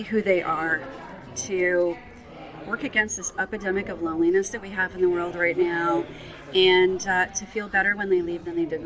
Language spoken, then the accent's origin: English; Cherry Valley, Ontario, Canada; also born or lived in Point Peter; I did. I was born at Point Peter, and then I grew up mainly in Cherry Valley.